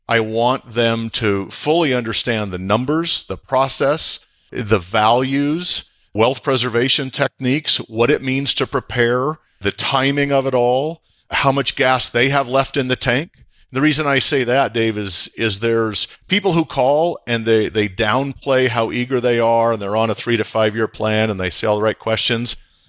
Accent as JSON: {"language": "English", "region": "Montana", "country": "United States", "tie": "born or raised there", "also_born_or_lived": "Salem, Oregon", "moved": "yes", "said": "I grew up on a ranch in Montana on almost 4,000 acres and loved every minute of that. Spent the last 35 years out on the West Coast in Salem"}